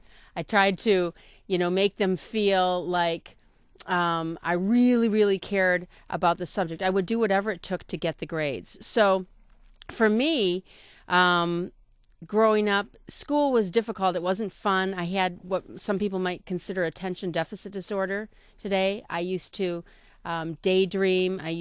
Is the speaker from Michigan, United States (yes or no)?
yes; Union Lake, Michigan, United States; I grew up in Union Lake, Michigan, and I grew up around lakes, and I was always in the water and swimming and sailing.